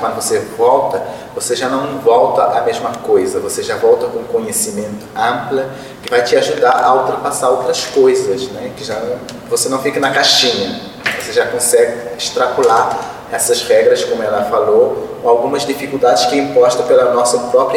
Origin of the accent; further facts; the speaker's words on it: Cape Verde; Então, eu sou cabo-verdiano, É um país da África, que fica no Oceano Atlântico, né? São 10 ilhas.